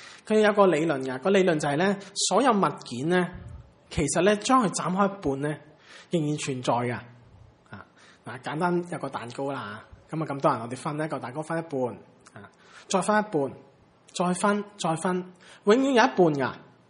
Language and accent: Cantonese; Hong Kong; 呢本小说即系因为即系我哋中国人，即系香港人咧特别留意啊。